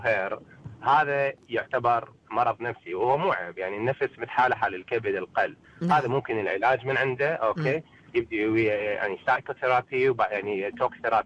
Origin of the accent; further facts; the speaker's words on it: Iraq; انا من العراق وخلال حياتي يمكن شفت 3 أو 4 حروب